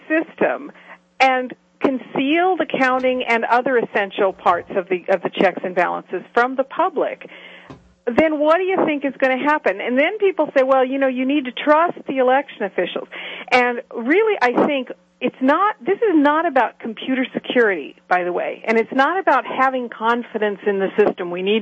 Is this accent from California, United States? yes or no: no; Seattle, Washington, United States; I'm actually from the Seattle area.